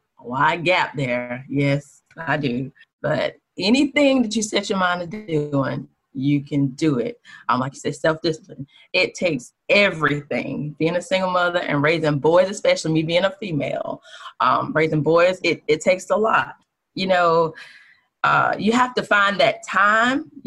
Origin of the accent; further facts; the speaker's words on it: North Carolina, United States; born and raised in Sampson County, raised by 2 fabulous parents